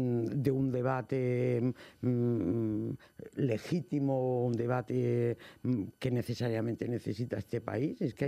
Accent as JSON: {"language": "Spanish", "region": "Catalonia", "country": "Spain", "lives_now": "Madrid, Spain", "said": "soy catalana de origen, nada más bajarme del tren adoré Madrid."}